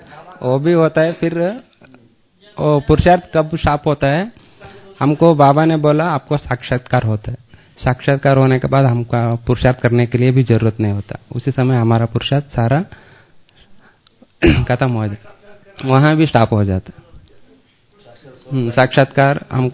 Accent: Bengaluru, Karnataka, India; मैं 8 साल से ज्ञान में हूँ और मैं बेंगलुरु से आया हूँ

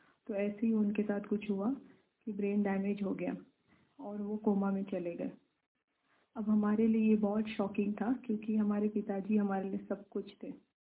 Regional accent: Mumbai, Maharashtra, India; born there; हमारा जन्म मुंबई में हुआ है और हम मुस्लिम धर्म से हैं।

